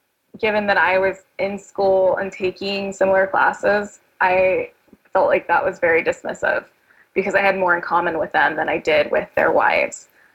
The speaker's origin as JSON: {"language": "English", "region": "Texas", "country": "United States", "tie": "born or raised there", "said": "we went back to my home state for a little while. We went to Texas"}